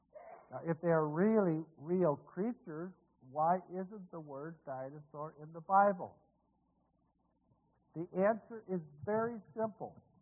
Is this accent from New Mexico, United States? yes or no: no; Missouri, United States; You know, I'm from Missouri. Sister Churchill's from Missouri, the Show Me State.